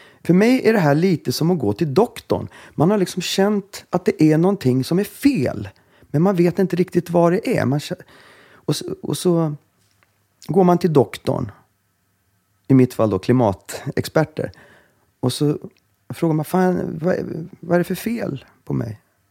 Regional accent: Stockholm, Stockholm County, Sweden; Alltså Östersjön, vårat hav, som stockholmare här

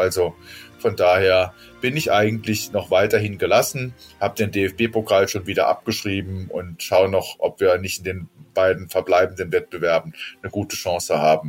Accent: Saarland, Germany; Naja, also für mich war das ein Déjà-vu als Saarländer

